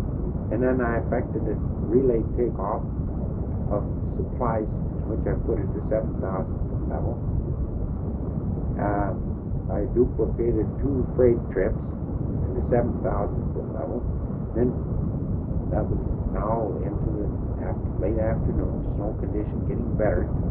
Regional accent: Anchorage, Alaska, United States; Anchorage.

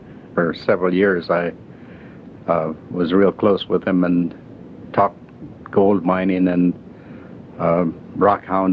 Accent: Everett, Washington, United States; also born or lived in Granite Falls; I was born in Granite Falls, Washington in 1914, on the longest day of the year. And then we moved into Everett, Washington

